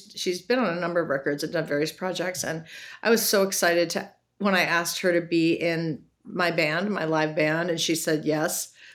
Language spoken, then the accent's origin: English; St. Louis, Missouri, United States; also born or lived in Chicago; So yeah, five shows and all in cities I love. I'm from St. Louis.